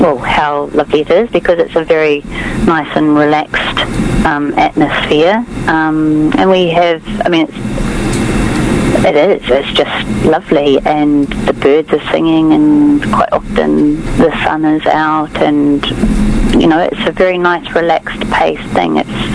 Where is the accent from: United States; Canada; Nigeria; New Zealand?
New Zealand; I'm from New Zealand, and the outdoors in New Zealand is very different from the outdoors here.